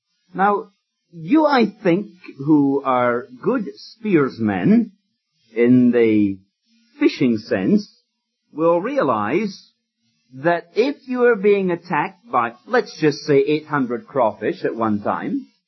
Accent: Scotland, United Kingdom; I'm not in the United States. I can revert to the word that I used when I grew up in Scotland

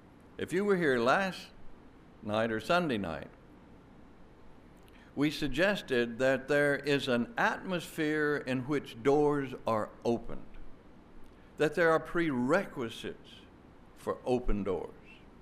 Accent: Sardis, Mississippi, United States; 30 years later, I am back in my hometown at Sardis, Mississippi.

